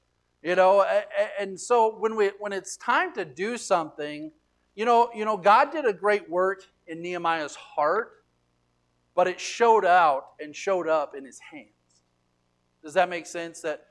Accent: Texas, United States; there's a business in Borger, Texas, a town real close to my hometown.

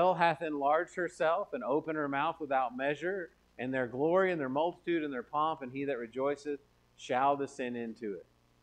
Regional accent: Texas, United States; I'm from West Texas. I know what that looks like.

